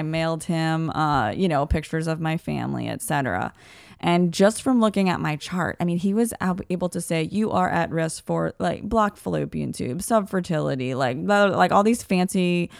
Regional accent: New Orleans, Louisiana, United States; So exciting, where it's like snows and stuff, which we're from New Orleans. It's not something we're used to.

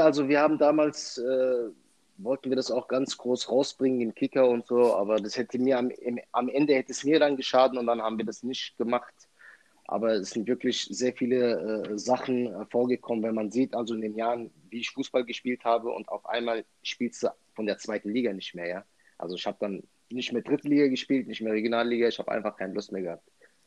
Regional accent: Raunheim, Hesse, Germany; bin ich wieder zu meinem Heimatort Raunheim gezogen, ja. Habe mir da was gekauft

